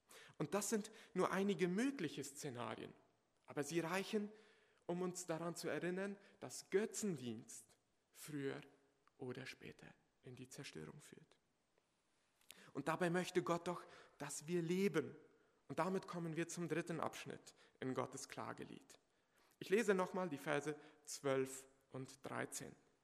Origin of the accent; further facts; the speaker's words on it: Chaco, Paraguay; now in Germany; Im paraguayischen Chaco, wo ich herkomme, gibt es keine Quelle.